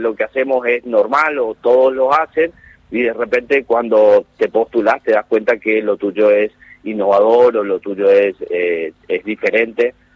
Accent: Oberá, Misiones, Argentina; Yo soy de Oberá, Misiones.

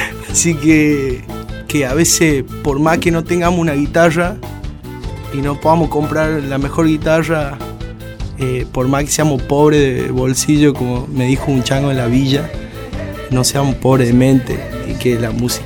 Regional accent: El Carmen, Jujuy, Argentina; Bueno, yo también soy del Carmen y vengo de su tierra.

